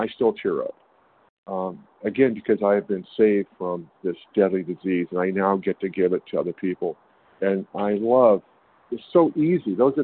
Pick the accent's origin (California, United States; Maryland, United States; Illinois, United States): California, United States; I'm from California.